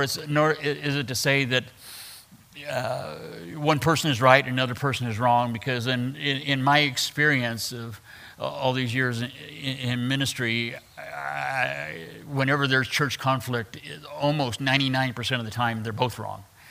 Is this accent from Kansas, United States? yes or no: yes; Wichita, Kansas, United States; I just kind of expected them to accept me the way that my people in Wichita accepted me